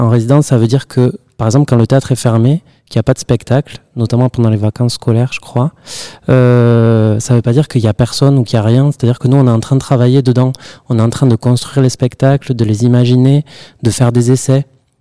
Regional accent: Agen, Nouvelle-Aquitaine, France; born there; also born or lived in Lyon / Paris; Je suis né à Agen.

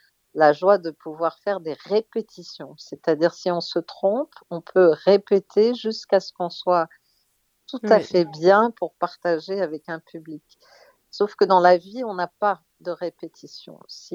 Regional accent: Russia; En tant que Russe, vous pensez bien que cette guerre me touche.

